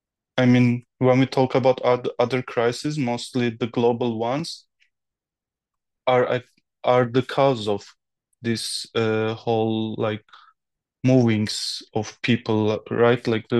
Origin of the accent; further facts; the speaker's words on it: Turkey; moved away as an adult; now in Poland; I'm from Turkey, but I'm a Kurdish. Normally, I'm a doctor, and after finishing the med school, I worked as a doctor for 1 year in Turkey.